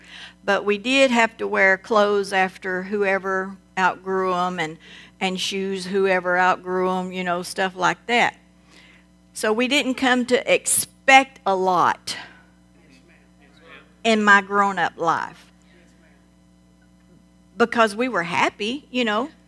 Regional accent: Texas, United States; Now, when I was young, I was raised in Southeast Texas, and the house we lived in had 3 bedrooms, 8 kids.

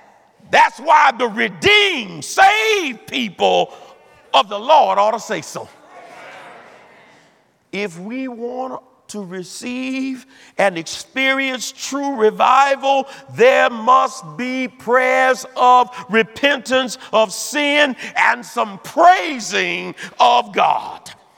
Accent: Bayou Rapids, Louisiana, United States; I'm from the deep south. I'm from Alexandria, Louisiana. I'm from a rural community called Bayou Rapids.

